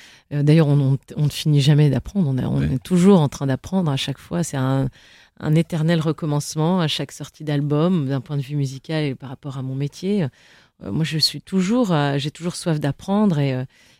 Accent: Saint-Yorre, Auvergne-Rhône-Alpes, France; du côté de ma maman, on est originaire de l'Allier, de Saint-Yor, Vichy, Et c'est donc là où j'ai été au collège des Célestins.

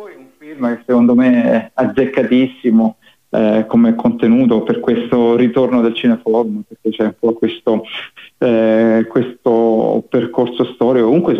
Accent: Rome, Lazio, Italy; io sono di Roma, cresciuto a Roma

